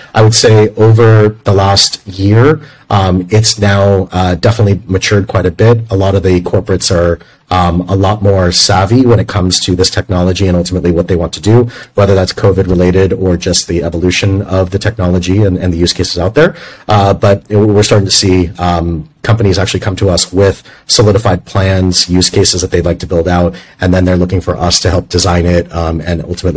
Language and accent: English; Los Angeles, California, United States; moved away as an adult; also born or lived in Rome, Italy / Seoul, South Korea; So my personal journey, I grew up in Los Angeles. After studying political science at UCLA, I moved to Rome, Italy. I did a master's in international relations. From there, I moved to Seoul, South Korea